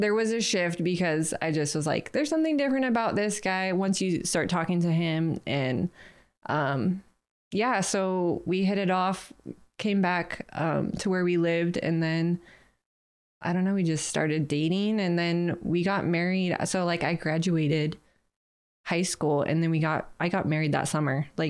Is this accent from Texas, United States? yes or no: no; Redding, California, United States; So I grew up in Redding, California. Mm. So that's kind of where I grew up.